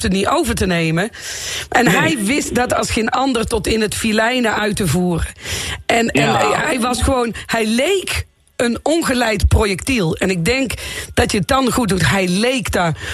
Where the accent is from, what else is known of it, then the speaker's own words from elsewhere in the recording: North Brabant, Netherlands; kijk, ik kom uit Brabant en daar zul je altijd aan men horen.